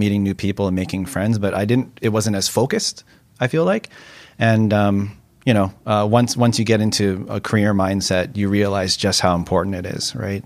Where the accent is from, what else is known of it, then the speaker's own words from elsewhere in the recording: Vancouver, British Columbia, Canada; I grew up in Kerrisdale on the west side, so that's always home for me. I recently moved to East